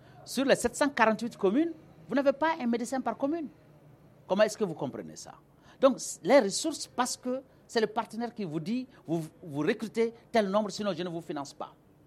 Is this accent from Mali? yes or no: yes; Mali; Il n'est pas obligé de nous accepter parce que nous sommes des Maliens.